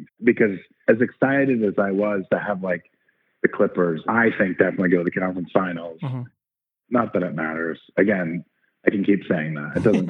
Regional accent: Chicago, Illinois, United States; now in Denver, United States; I was a big Jordan fan because I was from Chicago originally before we had to move to Denver.

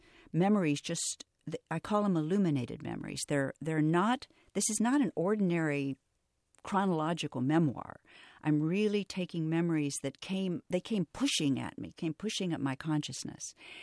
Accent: Topeka, Kansas, United States; And I saw TikTok, and I'm from Topeka, Kansas.

